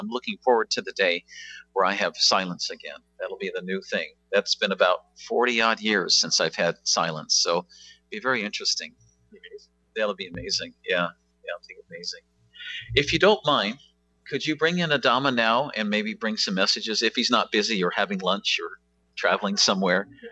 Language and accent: English; Olympia, Washington, United States; I grew up in Olympia, Washington when I was a kid, and I gravitated back here. I've lived all over the world